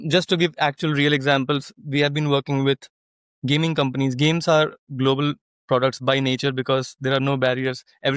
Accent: India; So as I mentioned, I grew up in India, also different parts of India. My dad was in a government job, so he used to get transferred a lot.

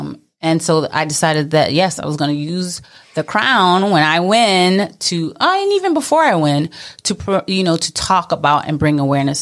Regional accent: New York City, New York, United States; I'm Mrs. New York American 2020, and I am a Brooklyn girl. Born and raised in Brooklyn, and specifically Flatbush.

